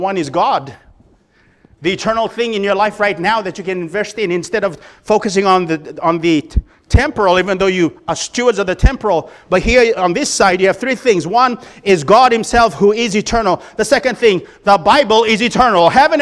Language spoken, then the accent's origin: English; Fiji; I'm from a foreign country. I'll just use that. I'm from the Fiji Islands.